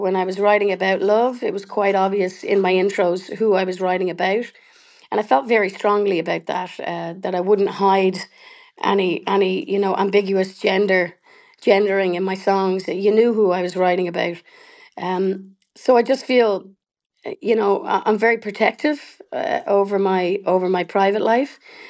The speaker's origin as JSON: {"language": "English", "country": "Ireland", "also_born_or_lived": "Canada", "moved": "yes", "lives_now": "Australia", "said": "But I was away from Ireland and indeed Europe for so long because I lived, 20 years in Canada, and so my audiences grew quite vastly in Canada and here in Australia"}